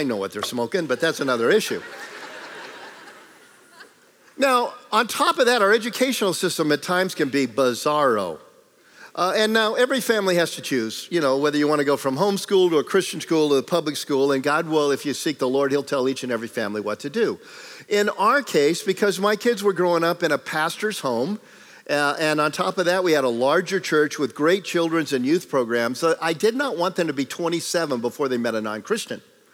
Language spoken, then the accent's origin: English; California, United States; I'm from California, the land of fruits and nuts. And hey, I ain't staying, I'm going back home.